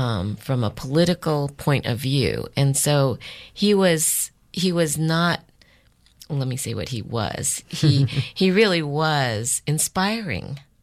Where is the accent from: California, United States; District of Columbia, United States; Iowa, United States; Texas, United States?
Iowa, United States; Des Moines; Growing up in Des Moines, Iowa, I would not have been born there. I would have not grown up there had it not been for camp. My experience as a Sansei was directly related to what happened to my parents